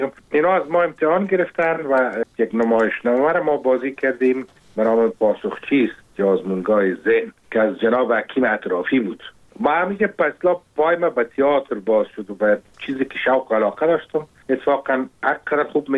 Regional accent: Kabul, Afghanistan; born or raised there

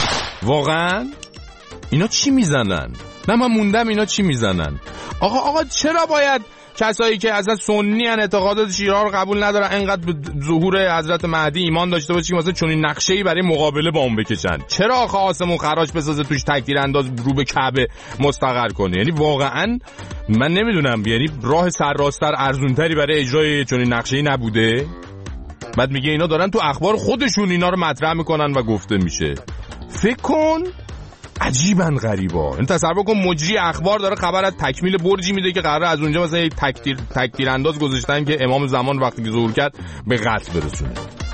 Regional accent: Iran; به عنوان یه ایرانی

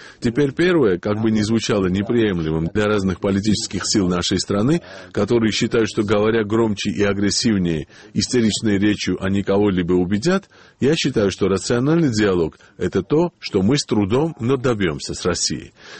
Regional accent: Georgia; Мы, грузины, культурно, интеллектуально, европейцы, по-моему, и в плане быта тоже.

